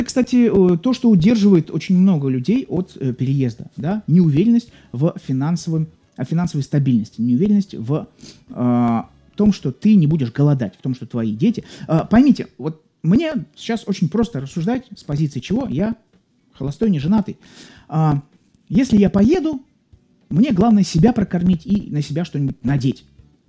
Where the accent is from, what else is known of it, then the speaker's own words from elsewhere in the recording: Saint Petersburg, Russia; born there; Я живу, еще раз подчеркну, в Санкт-Петербурге. Родился в Ленинграде, живу в Санкт-Петербурге.